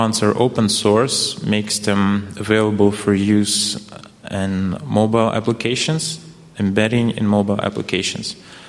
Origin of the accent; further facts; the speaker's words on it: Russia; I'm a designer from Russia